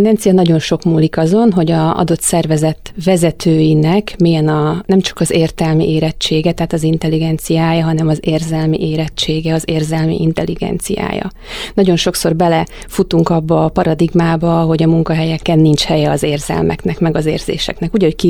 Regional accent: Szeged, Csongrád-Csanád, Hungary; simán el tudok tévedni GPS-tel is még otthon Szegeden úgy, hogy csak a szomszéd utcába kell mennem

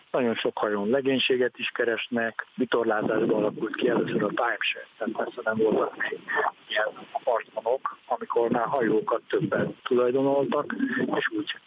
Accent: Fejér, Hungary; Én magam a Velencei tavon nőttem fel

